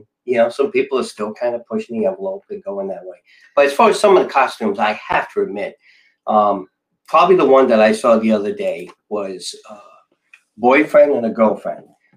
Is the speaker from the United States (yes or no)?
yes; West Islip, New York, United States; accent: New York; No way. I'm from West Islip. I'm trying to lose the New York, but it's still there. But I'm from West Islip, East Islip, next town over.